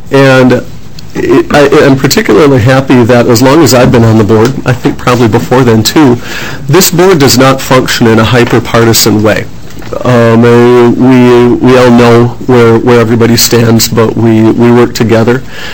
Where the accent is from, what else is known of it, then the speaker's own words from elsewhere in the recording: New Brighton, Minnesota, United States; I grew up in Minnesota, in New Brighton, not far from Representative Runbeck's district.